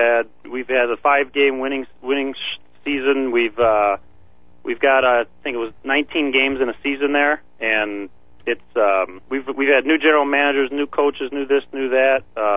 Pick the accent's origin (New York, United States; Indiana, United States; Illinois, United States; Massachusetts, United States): Illinois, United States; Homer Glen; I grew up in Homer Glen, Lockport area.